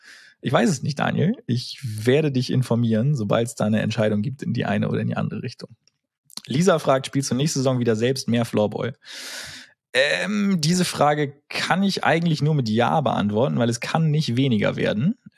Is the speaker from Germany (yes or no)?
yes; Flensburg, Schleswig-Holstein, Germany; Und dann wurde in Flensburg, wo ich herkomme, quasi eine, also da gab es immer den